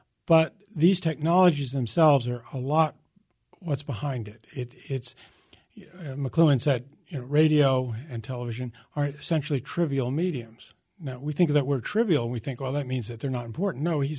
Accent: Pittsburgh, Pennsylvania, United States; born there; Well, I was born in Pittsburgh.

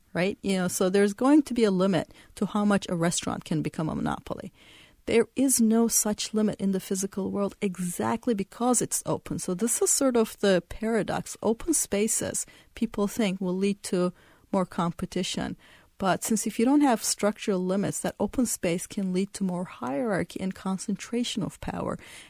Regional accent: Turkey; We had Gezi in my home country of Turkey.

